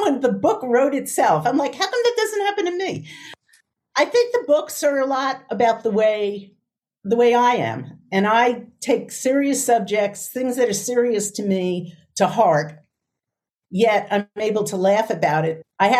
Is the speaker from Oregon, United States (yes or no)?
no; New York, United States; You know, I grew up in New York, so I've been to that library my whole life.